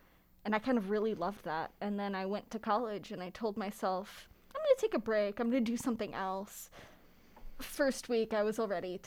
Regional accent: New York, United States; I'm from New York. I'm from Long Island. Yeah, I grew up there near the city. It's a very different place. It was a suburb of the city

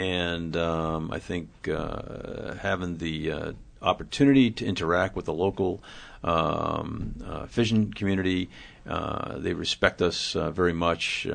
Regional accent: Boston, Massachusetts, United States; now in Kodiak, United States; Yeah, so I grew up in New England from Massachusetts, and have two brothers, and have really never knew anything about Alaska until I joined the Coast Guard.

